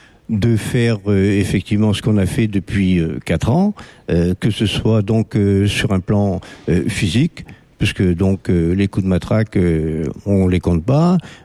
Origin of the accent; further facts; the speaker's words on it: Marmande, Nouvelle-Aquitaine, France; je suis donc de Marmande